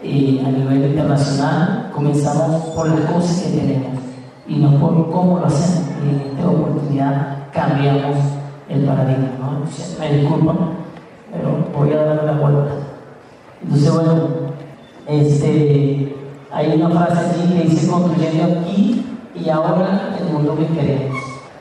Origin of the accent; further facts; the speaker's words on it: Venezuela; yo soy de Venezuela, orgulloso de ser venezolano, y bueno, estamos en Barquisimeto, una ciudad centro-occidente del país.